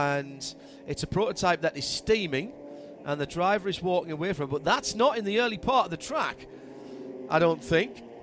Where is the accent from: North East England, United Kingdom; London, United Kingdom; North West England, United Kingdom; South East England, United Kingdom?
North East England, United Kingdom; Sunderland; They never let me forget the fact I'm from Sunderland